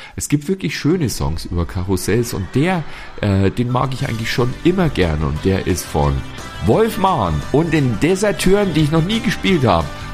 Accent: Bavaria, Germany; das ist bei uns in Bayern ist das, sind es diese Volksfeste.

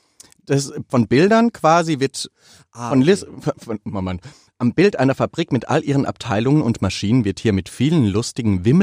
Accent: Cologne, North Rhine-Westphalia, Germany; ich bin ja auch in Köln groß geworden

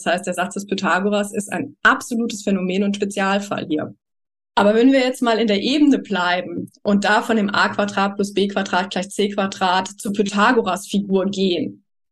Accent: Saarland, Germany; jetzt nicht nur bei uns im Saarland

